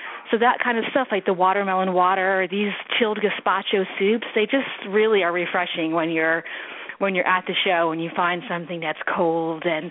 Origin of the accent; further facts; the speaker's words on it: Neptune, New Jersey, United States; I was over at Alexi and Pate, which is based in here in my hometown, Neptune